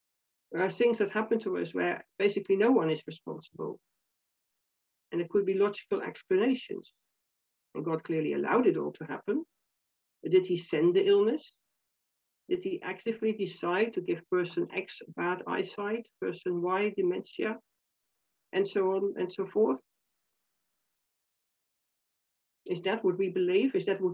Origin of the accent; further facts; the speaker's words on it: Netherlands; when I was a teenager, when I was growing up in the Netherlands.